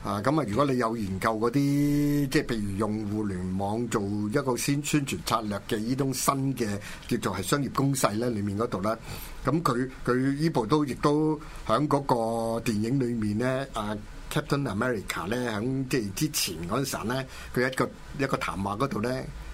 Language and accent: Cantonese; Hong Kong; 其實我哋香港人咧睇嗰時候咧